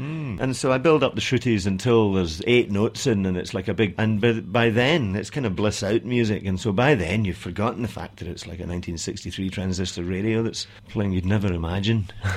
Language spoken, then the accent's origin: English; Scotland, United Kingdom; I'm Scottish, and I live in a strange place called Curl. It's spelled with a K, two R's and two L's